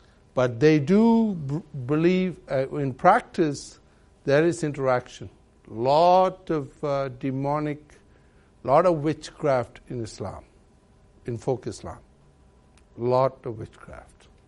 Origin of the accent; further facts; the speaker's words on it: Malaysia; And I grew up in Malaysia, and I grew up with 39% of Muslims all around me.